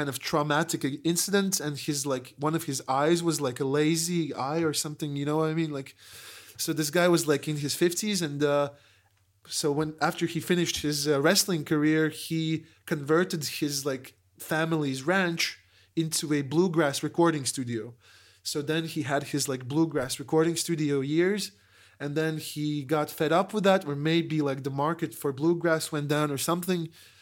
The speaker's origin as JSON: {"language": "English", "country": "Latvia", "second_language": "English", "said": "we're tourists from Latvia."}